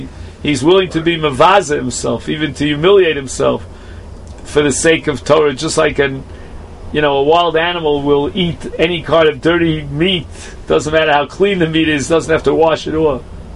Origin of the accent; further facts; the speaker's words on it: Brooklyn, New York, United States; when I was a youngster, growing up in Flatbush in Brooklyn, there was a major yeshiva there called Chaim Berlin.